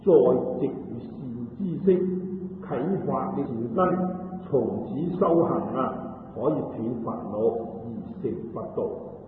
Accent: Guangdong, China; 咁我哋广东人如果话食萝卜啊，佢就话破气啦

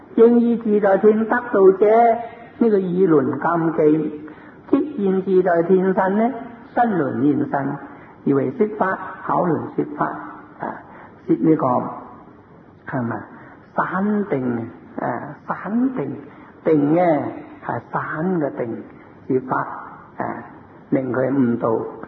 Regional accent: China; 大色咧，在我哋中国人咧，佢按嘅名字咧叫做玉皇大帝。

